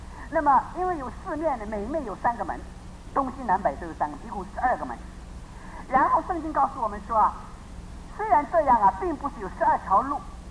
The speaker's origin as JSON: {"language": "Chinese", "region": "Taipei", "country": "Taiwan", "tie": "born or raised there", "said": "我到了台北，到了现在还是会迷路，虽然我在这里长大的"}